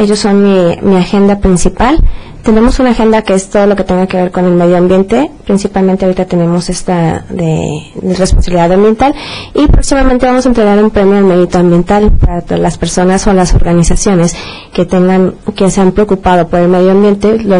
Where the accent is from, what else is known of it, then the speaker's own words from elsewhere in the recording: Guadalajara, Jalisco, Mexico; also born or lived in Nayarit; mi papá era nacido de Nayarit y mi mamá de aquí de Guadalajara. Nací aquí en Guadalajara y todo eso, pero ya mis estudios tanto de secundaria y preparatoria y universidad los hice en Nayarit.